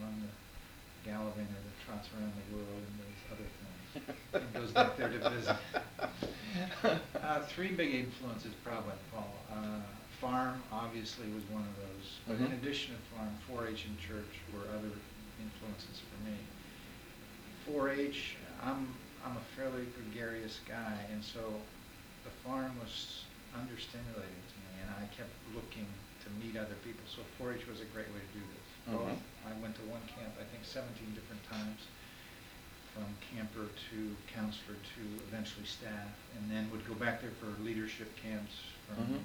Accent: Ohio, United States; also born or lived in Trenton, New Jersey / Yardley, Pennsylvania; I was born in Trenton, New Jersey, but grew up on a farm in southeast Pennsylvania, Bucks County, Yardley, for 6 years, and then at six, the family moved to Ohio, where my father was a general farmer

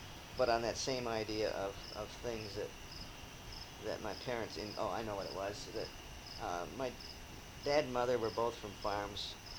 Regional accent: Mount Pleasant, Michigan, United States; born there; Well, I was born in Mount Pleasant, Michigan in 1937.

